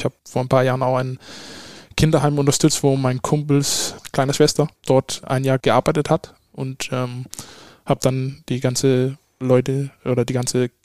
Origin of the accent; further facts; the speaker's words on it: Copenhagen, Capital Region, Denmark; also born or lived in Leipzig; von ich geboren bin bis 19, wo ich dann nach Leipzig gezogen bin, habe ich die ganze Zeit in Kopenhagen gewohnt. Mhm. Deswegen ist Kopenhagen meine Heimat, Heimstadt.